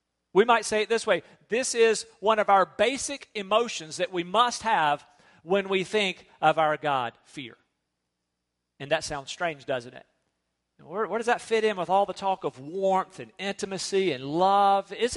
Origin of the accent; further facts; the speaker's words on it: North Carolina, United States; I'm thinking, I'm from North Carolina. We don't have dragon-like iguana creatures.